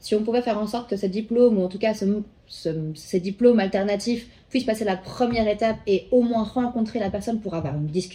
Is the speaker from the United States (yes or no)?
no; Belgium; parce que je suis belge et que je suis basée encore ici